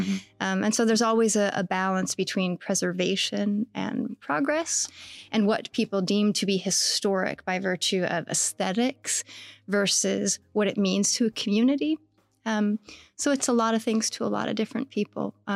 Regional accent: Salem, Oregon, United States; now in Portland, United States; I grew up in Salem, Oregon. I came to Portland in 2002 to live.

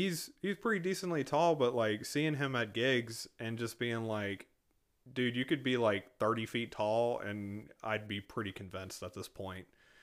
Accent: Texas, United States; I'm from Texas. Whatever. We get over it. Anyways. Not everything's better in Texas, especially grammar.

